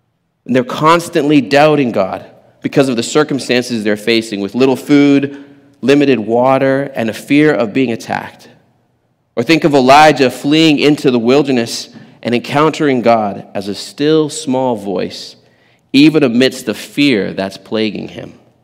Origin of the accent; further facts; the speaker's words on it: Angola; So you see, I grew up in Angola, and we went glamping.